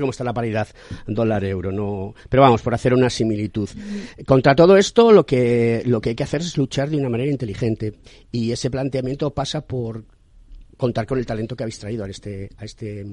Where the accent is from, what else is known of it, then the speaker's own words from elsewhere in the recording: Spain; No sé si somos la cuarta o quinta economía de la Unión Europea, no tengo el dato exacto, pero por ahí rondaremos.